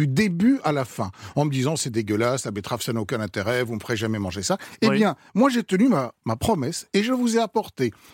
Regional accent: Belgium; Cette sauce samouraï, elle est née chez moi, en Belgique.

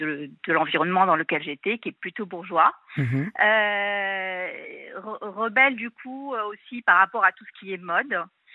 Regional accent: Morocco; Moi, j'ai grandi au Maroc.

